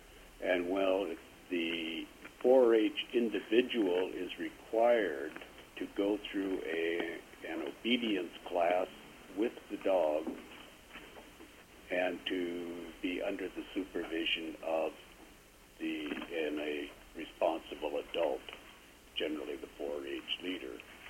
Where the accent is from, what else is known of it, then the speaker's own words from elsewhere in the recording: Juneau, Alaska, United States; I am from Juneau.